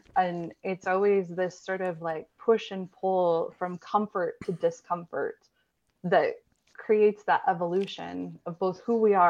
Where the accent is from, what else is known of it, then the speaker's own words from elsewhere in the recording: Dallas, Texas, United States; also born or lived in Austin; now in Bay Area, United States; And I'm from Texas originally, I'm from Dallas, and I had a lot of emotion moving back here.